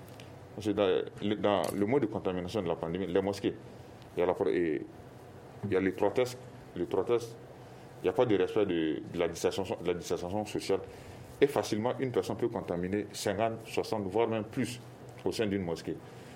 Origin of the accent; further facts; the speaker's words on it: Mali; je me dis, en tant que médecin et en tant que Malien, ces leaders religieux, j'ai beaucoup de respect envers eux